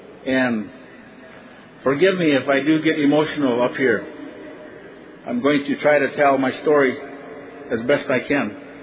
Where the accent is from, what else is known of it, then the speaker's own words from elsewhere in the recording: Rosebud, South Dakota, United States; born there; When I was born in Rosebud, my mother left me at the hospital there.